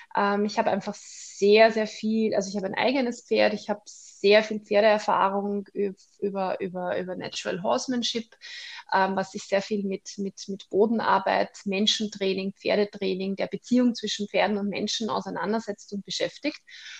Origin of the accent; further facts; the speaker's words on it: Vienna, Austria; Genau, ich komme aus Wien.